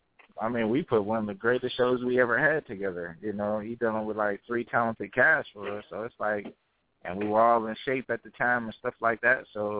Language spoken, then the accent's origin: English; Pittsburgh, Pennsylvania, United States; I'm a young country boy from Little Old Pittsburgh, you know what I mean?